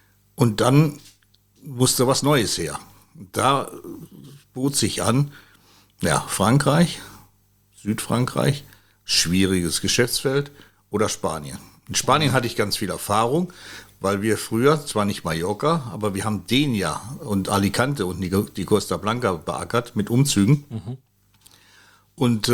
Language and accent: German; Moers, North Rhine-Westphalia, Germany; in Moers, in meiner alten Heimat